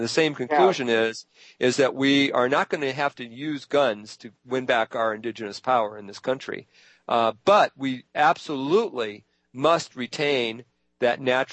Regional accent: Chicago, Illinois, United States; also born or lived in Hammond, Indiana / Calumet City; I am from the Chicago area. I was born in Hammond, Indiana. I lived in Calumet City. Worked in Chicago in the steel mills there

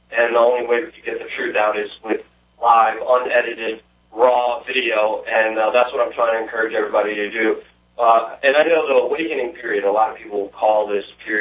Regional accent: Brooklyn, New York, United States; an incident when I was a teenager growing up in Brooklyn.

